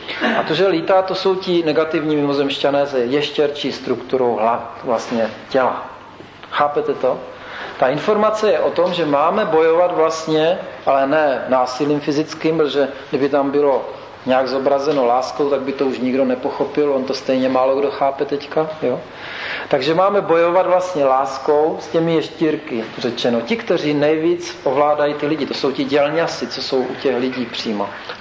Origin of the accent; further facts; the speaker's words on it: Bohemia, Czechia; to já jsem z Čech, tak tady na Slovensku máte taky něco určitě